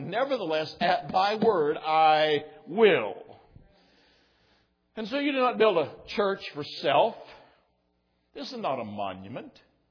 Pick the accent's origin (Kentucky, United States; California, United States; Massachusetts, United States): Kentucky, United States; And I'm from Casey County, this wonderful state.